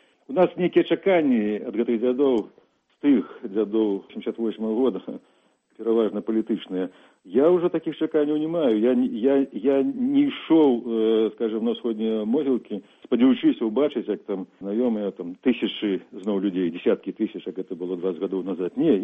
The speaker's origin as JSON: {"language": "Belarusian", "town": "Kreva", "region": "Grodno Region", "country": "Belarus", "tie": "born or raised there", "said": "Калі жывых у самім крэве, у маёй роднай вёсцы, у маёй мястэчку, было больш яшчэ, чым людзей, якія ўжо ляжалі на могілках."}